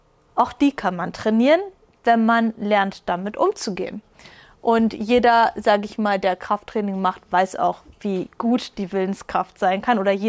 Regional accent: East Germany, Germany; Ich bin in Ostdeutschland groß geworden.

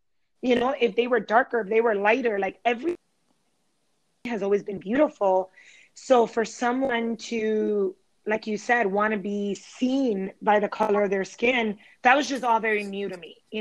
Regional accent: Chicago, Illinois, United States; So I was born and raised in Chicago, and I would have to say that for the most part, my experience was very similar to your experience.

